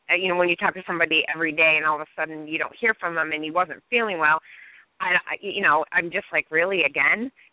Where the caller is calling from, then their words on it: New York, United States; I am calling from New York